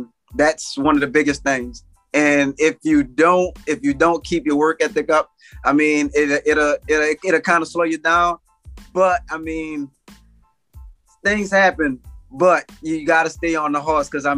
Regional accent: New Orleans, Louisiana, United States; being that I was from New Orleans and I rap and I had dreads and stuff

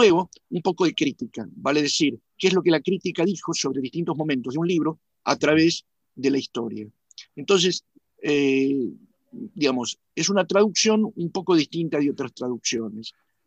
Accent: Argentina; estoy usando una lengua argentina, para decirlo de alguna forma.

